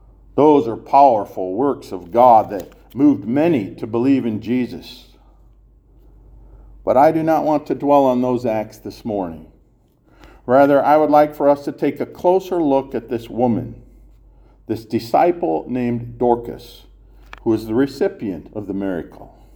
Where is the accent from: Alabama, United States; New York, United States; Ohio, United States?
Ohio, United States; Lucky; When I was young and growing up in Zion Lutheran Church in Lucky, Ohio